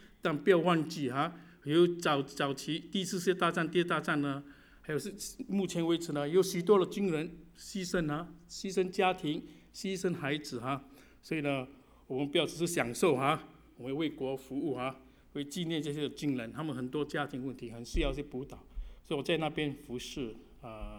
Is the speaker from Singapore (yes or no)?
yes; Singapore; now in Toronto, Canada; 她是香港人，我是从新加坡来的啊